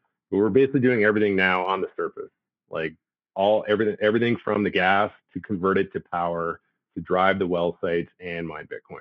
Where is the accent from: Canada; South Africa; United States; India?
Canada; Now, because I'm Canadian-based, I'm Canadian and sitting in Calgary